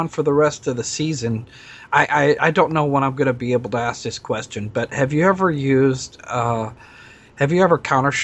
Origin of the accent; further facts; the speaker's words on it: Nebraska, United States; from Nebraska.